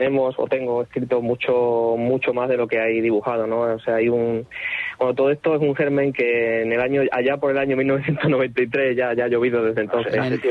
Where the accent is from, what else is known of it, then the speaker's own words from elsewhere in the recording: Plasencia, Extremadura, Spain; Aquí estoy hoy en mi tierra, estoy en Plasencia.